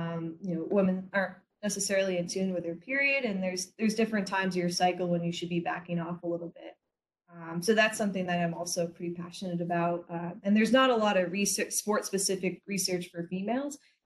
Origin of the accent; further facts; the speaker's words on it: Boston, Massachusetts, United States; I'm from Boston and I never really, you know, ventured out much.